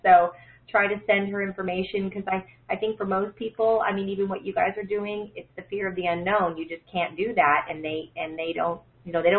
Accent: Arizona, United States; We're originally from Arizona, so you know.

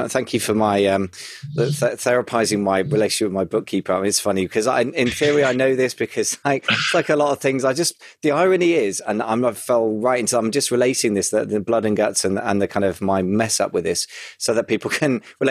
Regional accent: United Kingdom; he's American internet marketer and I'm British internet marketer.

